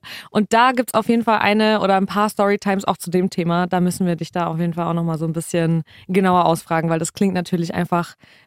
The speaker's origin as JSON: {"language": "German", "region": "Saint Petersburg", "country": "Russia", "said": "Ich komme aus St. Petersburg."}